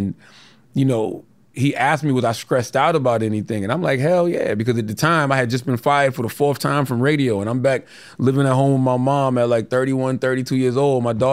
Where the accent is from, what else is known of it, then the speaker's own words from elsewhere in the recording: Moncks Corner, South Carolina, United States; Growing up in Monk's Corner gave me that I tend to tap into whenever, like, things get really hectic.